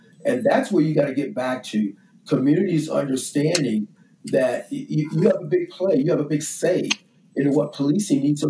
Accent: Philadelphia, Pennsylvania, United States; and I grew up in Philadelphia, there were certain officers on the street, you wanted to stay as far away from as possible growing up

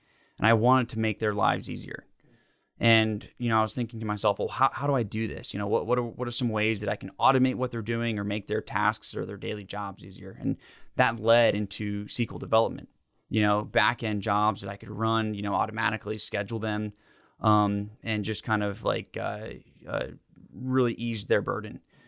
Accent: Havre de Grace, Maryland, United States; born there; also born or lived in New Zealand; now in Lexington, United States; But I was born in Havre de Grace, Maryland, small town outside of Baltimore. And then we moved around the world, even to the opposite side in New Zealand.

